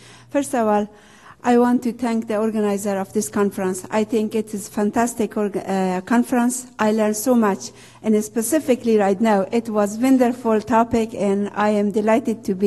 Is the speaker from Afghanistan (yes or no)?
yes; Afghanistan; First of all, I come from Afghanistan.